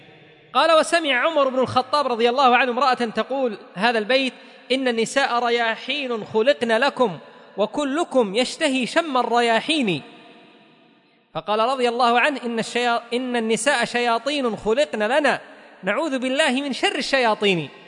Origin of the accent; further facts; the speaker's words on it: Yemen; حتى تخلخلت كثير من البيوت خاصة عندنا في اليمن، هذا لهجتنا، تعودنا ونحن صغار نسمع إلا هذا